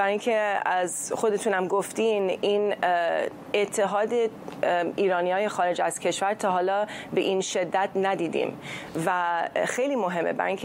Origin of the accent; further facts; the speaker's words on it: United States; من تو آمریکا بزرگ شدم، به دنیا آمدم بزرگ شدم،